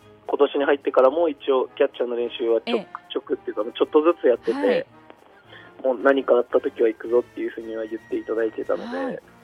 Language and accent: Japanese; Fukuoka, Japan; 福岡です。